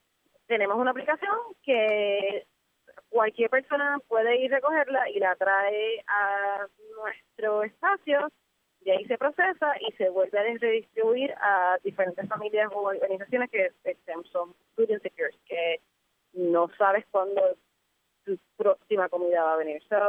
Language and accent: Spanish; San Juan, Puerto Rico; moved away as an adult; now in Pittsburgh, United States; Pues tengo familia en Caguas. Y pasé la mayoría de mi crianza en Ocean Park, en la calle Cacique, en Ocean Park. Y de ahí, a los 20 años, me mudé a Pittsburgh. So, ya llevo en Pittsburgh 11 años y medio.